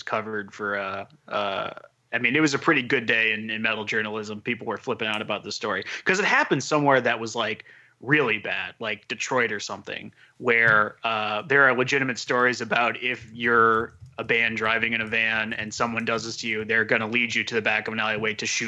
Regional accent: Ireland; I am Irish, and I share the same sentiment.

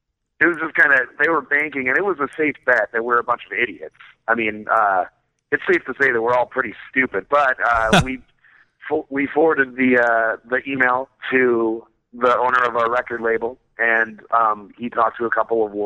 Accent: Fort Collins, Colorado, United States; Fort Collins, Colorado, yeah.

